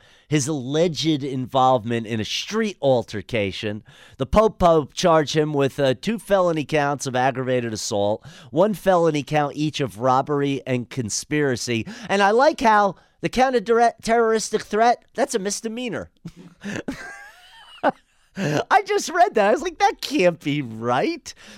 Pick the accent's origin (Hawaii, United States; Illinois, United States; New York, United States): New York, United States; I grew up in New York. There was never a chance.